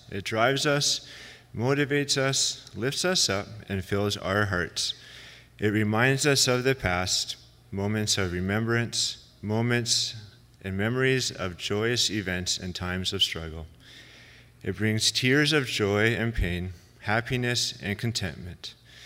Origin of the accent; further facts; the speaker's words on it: Langley, British Columbia, Canada; I was born and raised in Langley, BC, into a loving and caring family. Our family isn't big, according to our traditional Dutch culture and heritage, at least.